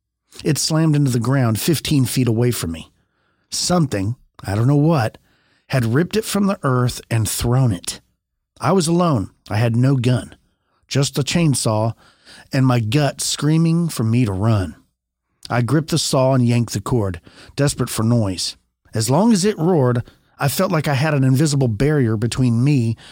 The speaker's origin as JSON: {"language": "English", "region": "Kansas", "country": "United States", "tie": "born or raised there", "said": "I'm from South Central Kansas, and our city is a former railroad town settled from former Osage tribal ground."}